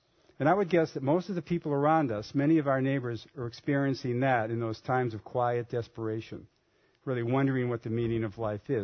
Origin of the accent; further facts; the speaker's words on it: Boston, Massachusetts, United States; accent: Boston; Now, I grew up in the Boston area. You might detect a little bit of a Boston accent still.